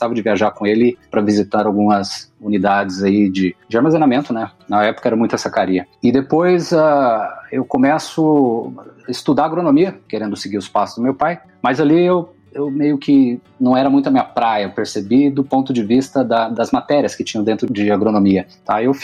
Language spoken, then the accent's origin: Portuguese; Mineiros, Goiás, Brazil; born there; now in Rio Verde, Brazil; depois ele muda para Mineiros, onde eu nasci, inclusive, e depois ele fixa em Rio Verde, né? Onde eu tenho moradia hoje também.